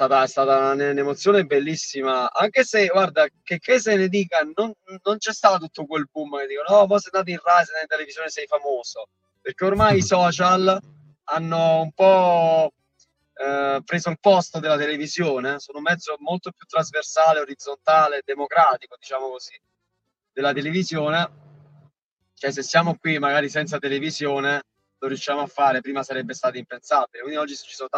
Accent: Campania, Italy; stavano tornando dalle mie parti, diciamo in Cilento così

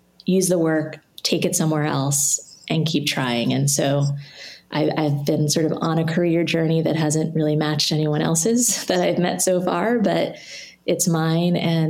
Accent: New Jersey, United States; I grew up in New Jersey, so maybe that's part of it, home, everything would be okay.

